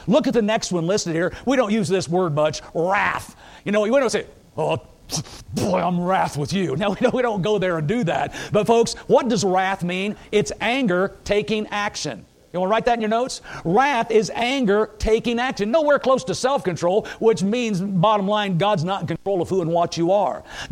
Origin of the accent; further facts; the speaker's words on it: Indiana, United States; Now, folks, I'm from Indiana.